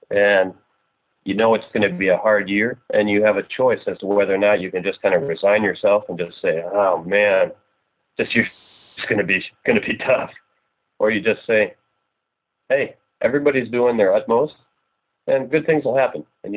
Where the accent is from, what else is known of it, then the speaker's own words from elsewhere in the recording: United States; whoa, hold on here, I'm American.